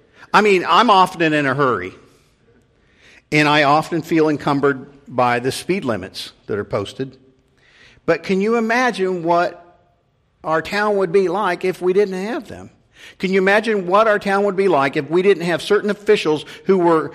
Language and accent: English; Haysville, Kansas, United States; All growing up, I grew up in Hayesville, Kansas.